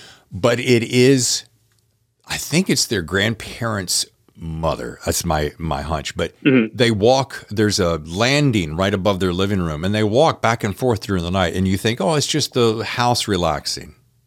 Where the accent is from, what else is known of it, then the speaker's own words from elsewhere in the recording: Charlotte, North Carolina, United States; I'm from Charlotte area, so born in Winston-Salem from the Charlotte area.